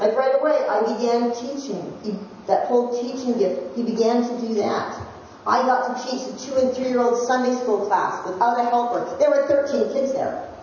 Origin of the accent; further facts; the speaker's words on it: Langley, British Columbia, Canada; now in Nanaimo, Canada; I grew up in Langley and everything was just calm and fine. I moved once from one side of town to another.